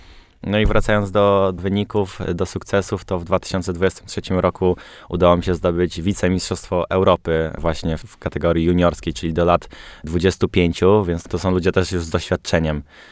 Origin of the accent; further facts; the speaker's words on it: Mrągowo, Warmian-Masurian Voivodeship, Poland; Pochodzę z bazy Mrągowo, więc tam żeglarstwo było bardzo rozwinięte.